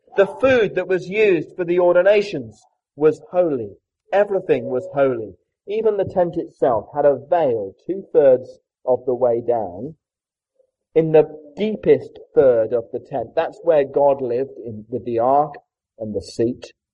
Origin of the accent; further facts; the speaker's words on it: Kenya; some of you know that I grew up in Kenya.